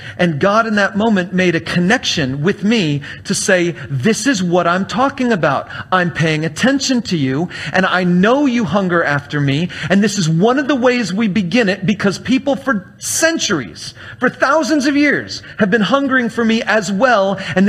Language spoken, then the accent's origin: English; California, United States; He's a pastor of a church out in California. I was raised in California.